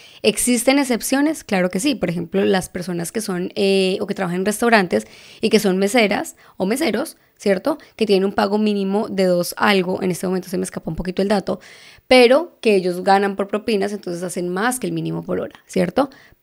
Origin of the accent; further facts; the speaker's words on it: Bogotá, Colombia; now in Texas, United States; yo vengo de Bogotá, que para los que son de Colombia saben que Bogotá pues estaba frío.